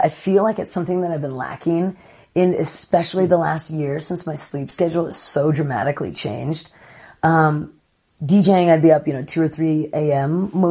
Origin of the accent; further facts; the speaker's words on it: North Dakota, United States; And, you know, we're from North Dakota, auctions happen and they're around